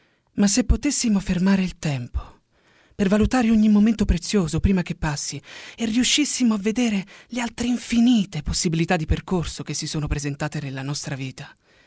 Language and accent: Italian; Naples, Campania, Italy; now in Bologna, Italy; Comunque, allora, io sono napoletano, abito a Bologna da 7 anni.